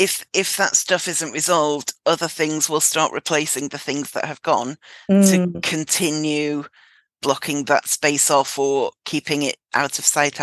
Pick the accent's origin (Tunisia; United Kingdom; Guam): United Kingdom; I think as women, and especially as British women, it really goes against everything, doesn't it?